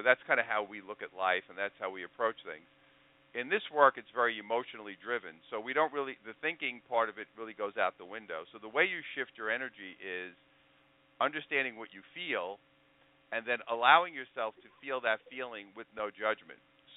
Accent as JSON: {"language": "English", "region": "New York", "country": "United States", "tie": "born or raised there", "said": "I grew up in New York as a big sports fan, so I kind of like that."}